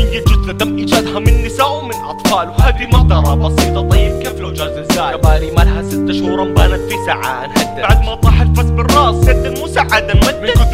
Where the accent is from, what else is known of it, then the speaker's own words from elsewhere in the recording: Saudi Arabia; انا مواطن سعودي زي اي مواطن في هذا البلد